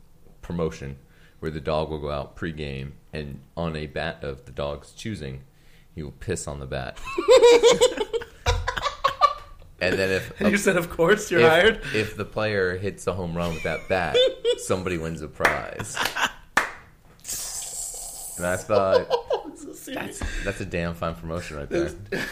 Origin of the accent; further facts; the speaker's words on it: Jacksonville, Florida, United States; I'm not from Bakersfield. I'm from Jacksonville, Florida.